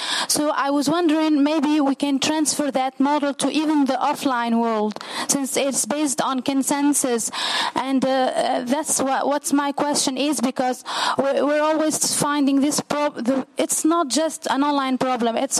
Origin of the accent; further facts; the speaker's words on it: Tunisia; I'm from Tunisia, and I'm a law student.